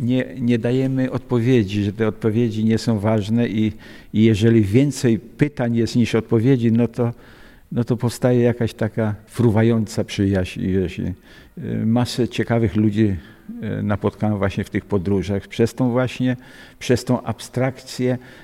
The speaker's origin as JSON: {"language": "Polish", "town": "Chrzanów", "region": "Lesser Poland", "country": "Poland", "tie": "born there", "said": "ja się urodziłem w Chrzczanowie, czyli to jest niesamowite miejsce, bo to jest jedno z najstarszych takich osad tutaj."}